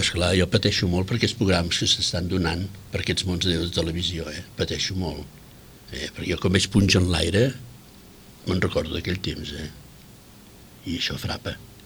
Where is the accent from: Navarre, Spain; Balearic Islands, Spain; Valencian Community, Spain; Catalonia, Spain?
Catalonia, Spain; Vilafranca del Penedès; born there; Jo vaig néixer a Vilafranca, Vilafranca, el Penedès, l'any 29.